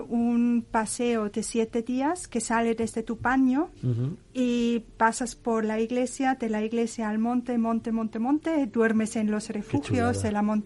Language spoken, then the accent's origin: Spanish; Austria; Spanish is a second language; Sí, sí, claro. Yo soy de Austria, sí.